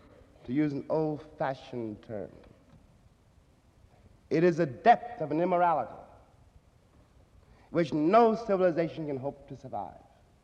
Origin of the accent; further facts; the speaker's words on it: New York City, New York, United States; born there; I was born in Harlem nearly 45 years ago. And I have lived long enough to see all of New York City look just like Harlem.